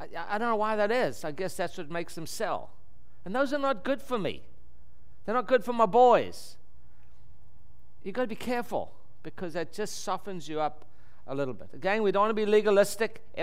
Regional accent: South Africa; I was raised in South Africa. This is the only jewelry I've ever worn in my entire life. South Africans don't wear jewelry.

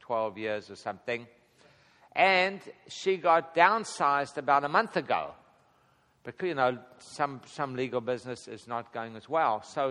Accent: South Africa; being born and raised in South Africa

